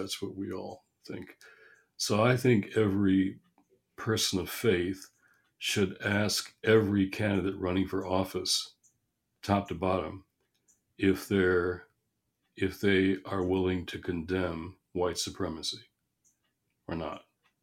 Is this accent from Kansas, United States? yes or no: no; Michigan, United States; And so my home state of Michigan